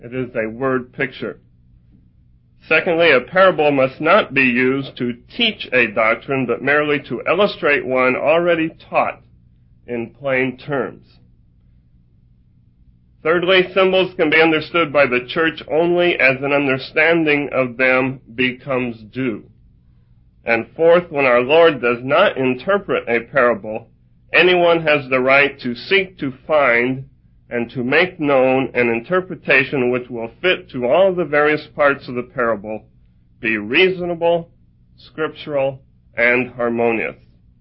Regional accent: New Mexico, United States; I am from New Mexico, what we call the land of the enchantment, home of the roadrunner, tumbleweeds, Sandia Mountains, North America's longest aerial tramway, turquoise jewelry, luminarias, red chili, the double eagle hot air balloon, and a few other things.

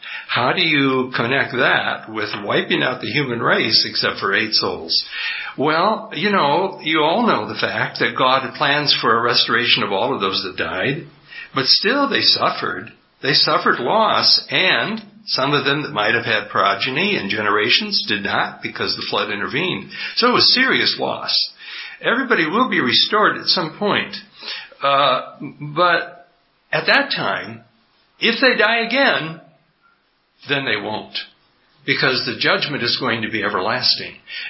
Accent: San Diego, California, United States; I come from San Diego, California. It's just across the water, about 15 hours by airplane.

